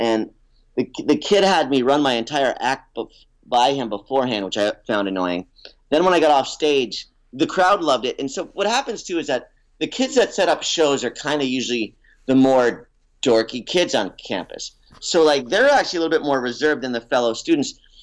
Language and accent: English; Albany, New York, United States; Yep, I'm from Albany, the home of bar fighting.